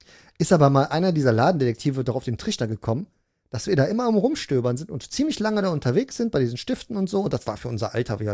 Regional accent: Cologne, North Rhine-Westphalia, Germany; ich bin aufgewachsen in Chorweiler

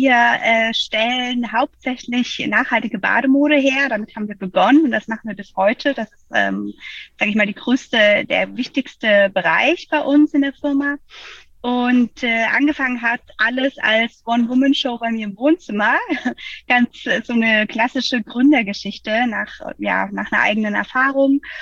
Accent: Freiburg, Baden-Württemberg, Germany; now in Hamburg, Germany; ich komme ursprünglich aus Freiburg und irgendwie hat es mich in die große Stadt gezogen.

